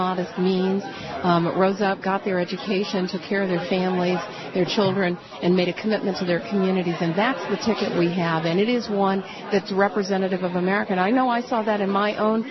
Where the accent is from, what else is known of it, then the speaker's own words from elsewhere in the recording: United States; And I believe that as an American, we are so much better than the muck.